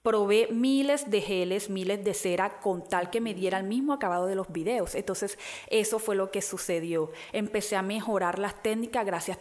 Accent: Barranquilla, Atlántico, Colombia; tengo 30 años de edad recién cumplidos, tengo un hijo de 4 años y soy aquí de la ciudad de Barranquilla.

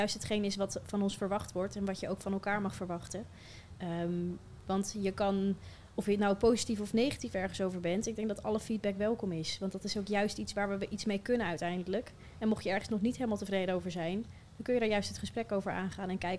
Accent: Leusden, Utrecht, Netherlands; Ik ben geboren en getogen in Leusden.

